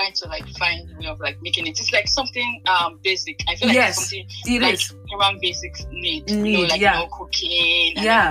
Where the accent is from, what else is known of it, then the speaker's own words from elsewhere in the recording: Nigeria; I think when growing up in Nigeria